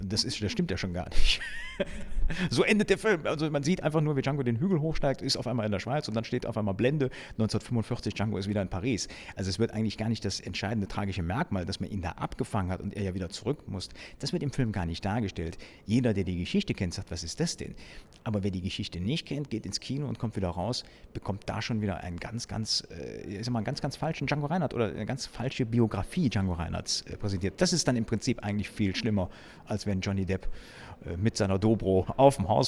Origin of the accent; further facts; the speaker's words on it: Germany; Ich bin groß geworden in Deutschland, auch als Deutscher. Ich meine, ich kann ja nicht verleugnen. Meine Mutter ist deutsch, meine Großmutter väterlicherseits ist eben auch deutsch. Das heißt, mein Großvater war Roma.